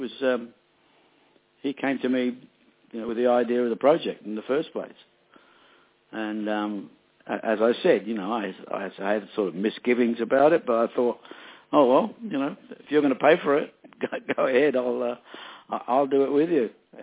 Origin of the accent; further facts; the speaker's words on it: Elizabeth, South Australia, Australia; my teenage years growing up in South Australia, a place called Elizabeth, north of Adelaide.